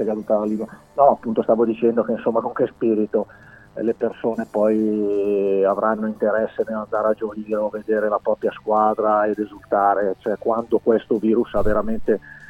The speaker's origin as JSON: {"language": "Italian", "town": "Crema", "region": "Lombardy", "country": "Italy", "said": "io sono a Crema, perché sono di Crema"}